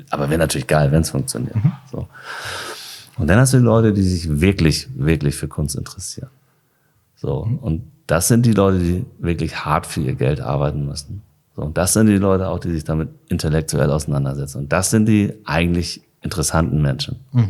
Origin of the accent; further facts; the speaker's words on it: Hamburg, Germany; born there; Horn. Ich bin gebürtig. Ja. Born in Horn.